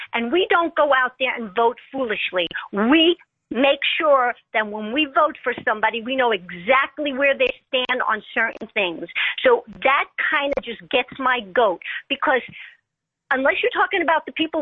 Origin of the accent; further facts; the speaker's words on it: New York, United States; I'm from New York. I know him from New York.